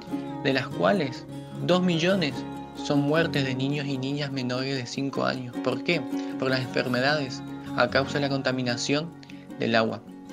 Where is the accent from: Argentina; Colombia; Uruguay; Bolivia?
Argentina; Puerto Esperanza, Misiones; soy de Puerto Esperanza Misiones, tengo 18 años